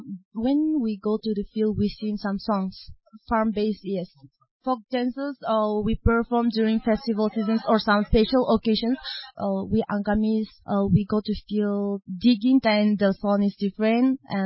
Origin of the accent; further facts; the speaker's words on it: Takama, Nagaland, India; I'm from Takama village, and we belong to Angami tribe.